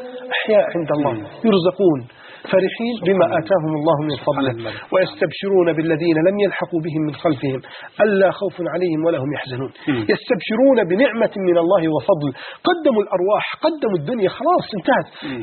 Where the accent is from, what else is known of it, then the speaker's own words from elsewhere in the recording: Alexandria, Alexandria Governorate, Egypt; عندنا في اسكندرية، والشباب اللي ضاع